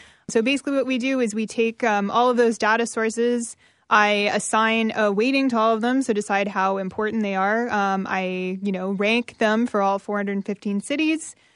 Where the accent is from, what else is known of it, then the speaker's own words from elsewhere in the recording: Oakville, Ontario, Canada; I actually grew up in Oakville. So when I was growing up in Oakville in the 90s, Oakville was it wasn't a very diverse place to live